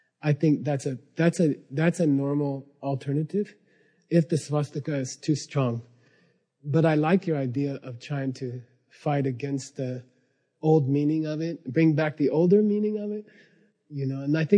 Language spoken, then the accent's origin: English; United States